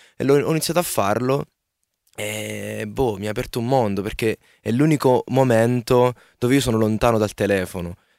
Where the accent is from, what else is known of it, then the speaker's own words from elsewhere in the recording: Grassano, Basilicata, Italy; Io vengo da Grassano, è un paesino della Basilicata, quindi sai, tutte le signore cuciono, fanno i corredi, eccetera.